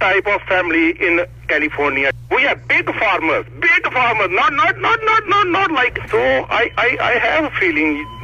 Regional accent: India; first language Punjabi; English is a second language; I'm from India.

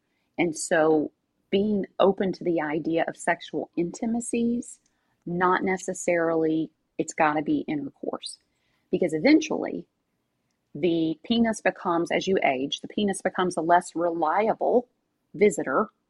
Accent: Kentucky, United States; I'm from Kentucky. So to me, vulvodynia sounds like a nice Southern name from a girl.

